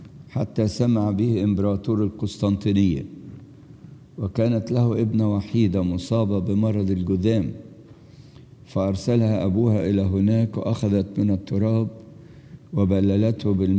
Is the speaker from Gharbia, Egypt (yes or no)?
no; Alexandria, Alexandria Governorate, Egypt; إحنا عندنا في اسكندرية جزء من جسد ماري مرقس الكاروز في الكاتدرائية الكبيرة في الاسكندرية